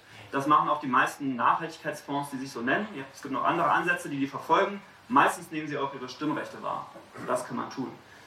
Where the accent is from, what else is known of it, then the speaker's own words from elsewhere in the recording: Berlin, Germany; Ich bin aus Berlin